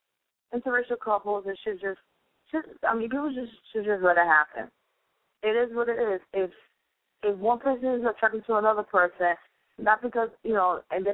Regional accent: New York City, New York, United States; Like I'm from the Lower East Side. And I will, you know, I have no problem dating someone outside the Lower East Side.

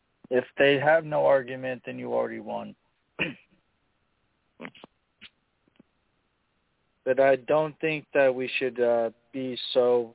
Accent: Ireland; I'm Catholic. And I'm also Irish.

